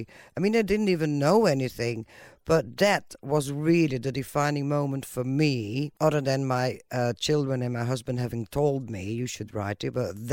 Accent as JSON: {"language": "English", "country": "Belgium", "tie": "born or raised there", "moved": "as an adult", "lives_now": "United Kingdom", "said": "my accent, I am born in Belgium. I was born in Belgium. I've lived there for first 30 or so years of my life. So that explains my accent. I now live in the UK and have lived there for 26 years."}